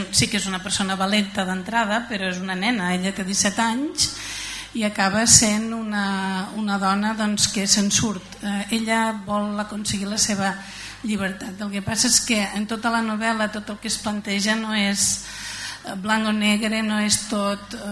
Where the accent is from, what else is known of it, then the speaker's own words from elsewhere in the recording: Xerta, Catalonia, Spain; also born or lived in Barcelona; jo sóc d'aquí, sóc de Xerta, però també sóc de Barcelona, i a la meva edat ja he fet una barreja de dialectes important